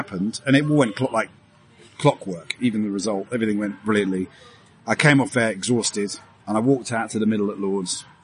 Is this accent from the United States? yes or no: no; London, United Kingdom; Which was a major highlight for me because I'm from London, born and bred.